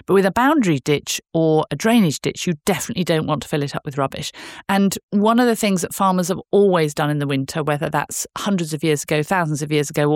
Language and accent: English; South West England, United Kingdom; where I grew up in North Somerset. Ditches are actually quite rare there because it's all steep limestone slopes, and so it pretty much drains itself.